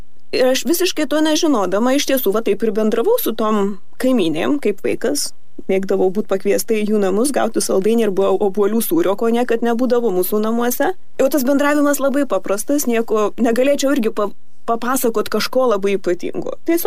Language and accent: Lithuanian; Marijampolė, Marijampolė County, Lithuania; Augau Marijampolėje, visiškai greta, galima sakyti, tam pačiam kieme, būtą turėjo seserys, tos pačios vienuolijos, kurioje dabar esu.